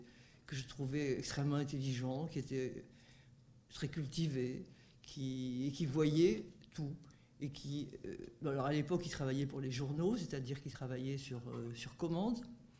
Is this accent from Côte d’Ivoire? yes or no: no; south of France, France; born there; now in Paris, France; Je suis née dans le Midi. Je suis venue à Paris